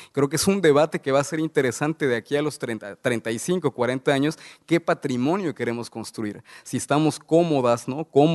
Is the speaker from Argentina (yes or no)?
no; Mexico; now in Dominican Republic; Yo soy mexicano, vivo en República Dominicana